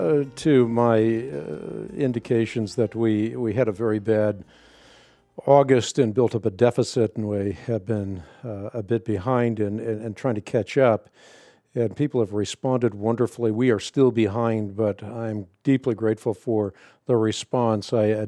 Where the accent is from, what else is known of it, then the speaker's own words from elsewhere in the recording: Netherlands; I'm Dutch. I was born in Holland